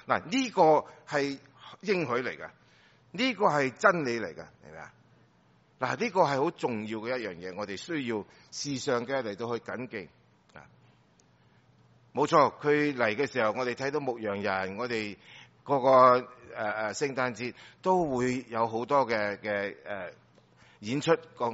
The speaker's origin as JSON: {"language": "Cantonese", "country": "China", "said": "但我哋中国人都唔好理佢乜滞嘅。"}